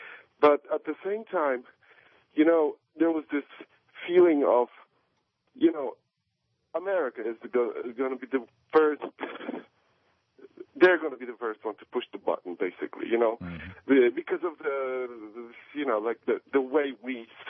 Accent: Poland; Yeah, I grew up in Poland.

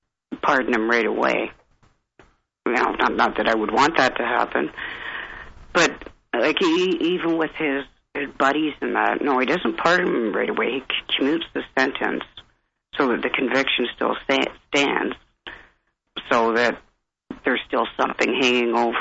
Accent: Canada; I'm from Canada.

